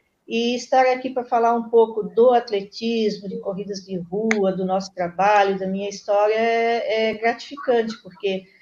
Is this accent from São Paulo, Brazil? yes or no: no; Rio do Sul, Santa Catarina, Brazil; Eu sou natural de Rio do Sul, né? Minha família, a maioria dos integrantes ainda moram lá, meus pais eram da região e eu nasci lá.